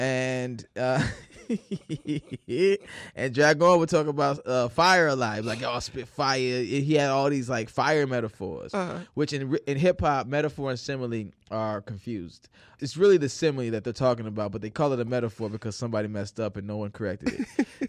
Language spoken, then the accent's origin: English; Naperville, Illinois, United States; Growing up in Naperville sucked. Nice books, a little racism.